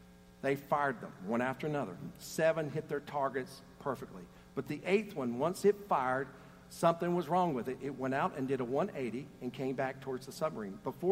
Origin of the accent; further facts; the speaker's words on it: the South, United States; You know, we grew up in the South. That's how we are.